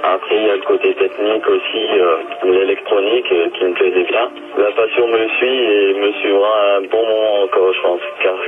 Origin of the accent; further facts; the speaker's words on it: Roubaix, Hauts-de-France, France; Je suis de Roubaix en France, oui, dans le nord de la France, à quelques kilomètres de la frontière voisine.